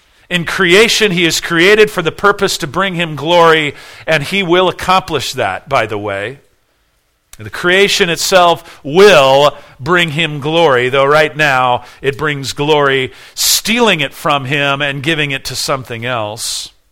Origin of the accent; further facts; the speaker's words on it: United States; But I didn't grow up in that. I grew up in Christian USA, and I'm a pretty good person.